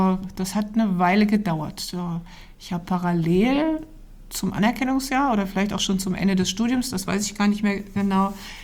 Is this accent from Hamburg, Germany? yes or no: no; Goslar, Lower Saxony, Germany; born there; Vor vielen Jahren bin ich in Goslar geboren, genau.